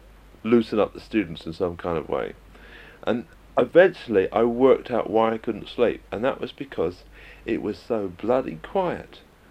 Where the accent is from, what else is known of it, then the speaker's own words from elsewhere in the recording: London, United Kingdom; because I grew up in West London near the flight path of Heathrow